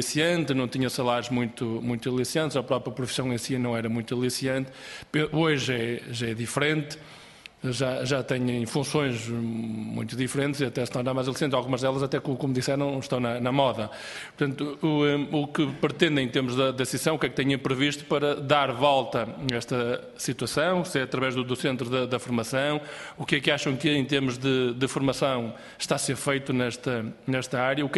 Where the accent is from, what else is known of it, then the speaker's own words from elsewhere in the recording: Barcelos, Braga, Portugal; eu sou de um concelho que vocês falaram aqui bastante, sou de Barcelos